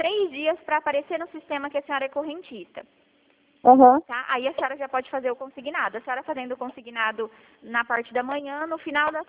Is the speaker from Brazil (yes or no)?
yes; Dourados, Mato Grosso do Sul, Brazil; Tá, eu sou aqui de Dourados, tá?